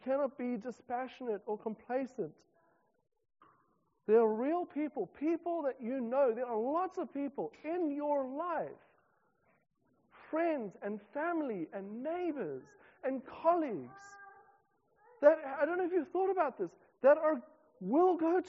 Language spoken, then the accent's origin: English; South Africa; now in New Zealand; as a South African coming into New Zealand